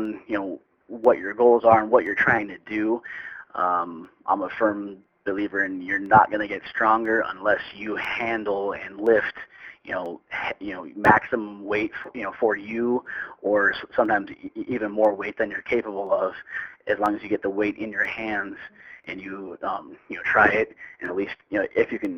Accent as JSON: {"language": "English", "town": "Spokane", "region": "Washington", "country": "United States", "tie": "born or raised there", "moved": "yes", "lives_now": "Reno, United States", "said": "I grew up in Spokane. I was training there, and then I ended up moving down to Reno."}